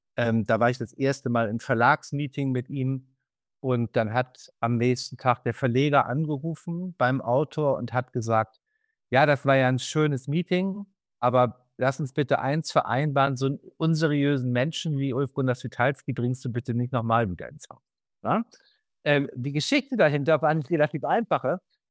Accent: Bremen, Germany; ich bin Hanseat, ich bin Bremer, ich habe eine relativ direkte Art, mit Leuten zu kommunizieren.

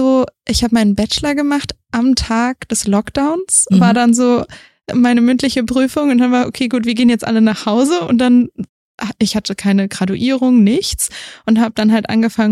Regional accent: Mainz, Rhineland-Palatinate, Germany; Ich bin 29 Jahre alt. Ich komme ursprünglich aus Mainz.

